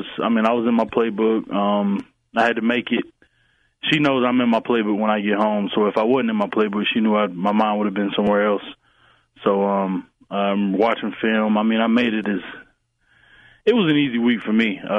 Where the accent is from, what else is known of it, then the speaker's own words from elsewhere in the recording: Texas, United States; born there; moved away; we're originally from Texas, so I don't know. I'm gonna go Texas. I'm gonna go Texas because that's where I was born.